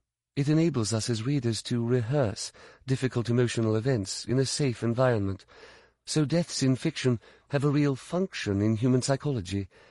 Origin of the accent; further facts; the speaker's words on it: United Kingdom; But I'm the Brit, remember? We're always the bad guys.